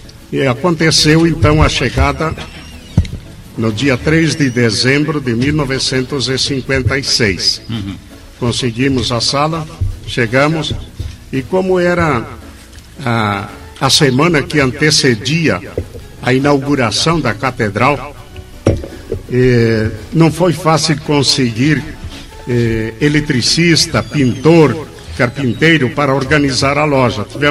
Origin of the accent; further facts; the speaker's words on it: Concórdia, Santa Catarina, Brazil; also born or lived in Paraí; Eu sou natural do Paraí, no Rio Grande do Sul. Na época pertencia ao município de Lagoa Vermelha. Em 1929, meus pais mudaram para Concórdia. E de Concórdia fiquei até 1950.